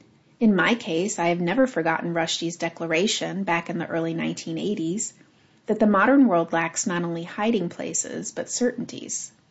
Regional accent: India; I grew up in India's poorest state

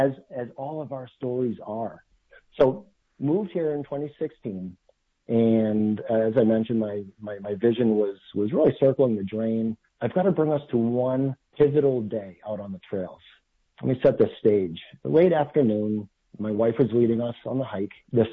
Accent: Worcester, Massachusetts, United States; But I was born and raised in Worcester, Massachusetts.

